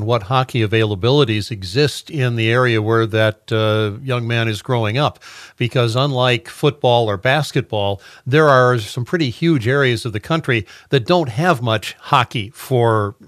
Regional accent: Michigan, United States; Yeah, I grew up in Southwest Michigan, and many years ago when I was in high school, hockey simply wasn't a thing.

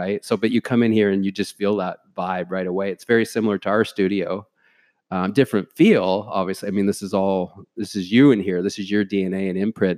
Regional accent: Peterborough, Ontario, Canada; also born or lived in Toronto; So we moved to Peterborough from Toronto, and grew up here. Great city to grow up in, but I left to work in media in Toronto.

